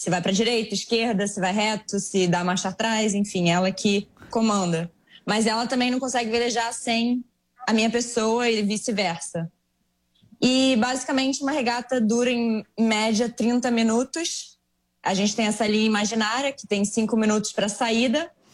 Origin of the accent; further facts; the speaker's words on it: São Paulo, Brazil; born there; now in Rio de Janeiro, Brazil; eu tenho 30 anos, nasci em São Paulo, mas hoje eu moro no Rio.